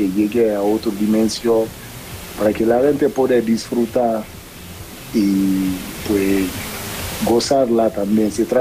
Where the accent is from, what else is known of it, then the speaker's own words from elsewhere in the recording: Mexico; Bueno, obvio, yo también soy mexicano, ¿no?